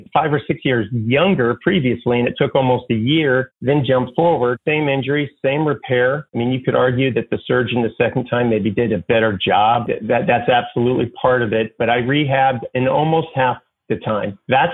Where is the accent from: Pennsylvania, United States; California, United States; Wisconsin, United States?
California, United States; I grew up in Northern California. I was a swimmer. Sister and parents are still in California.